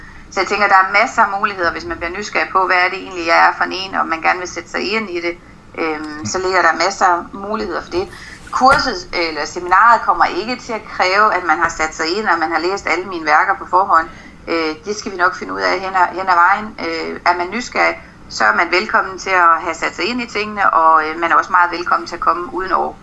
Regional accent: Frederikshavn, North Denmark Region, Denmark; jeg er selv født og opvokset i Frederikshavn. Jeg har gået på Frederikshavn Gymnasium.

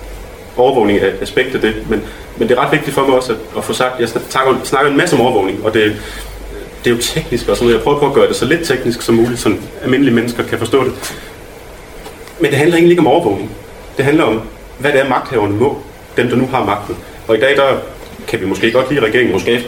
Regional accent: Odense, Region of Southern Denmark, Denmark; accent: Funen dialect; Jeg taler grimt, jeg banner, men jeg taler også fynsk, fordi jeg er fra Odense.

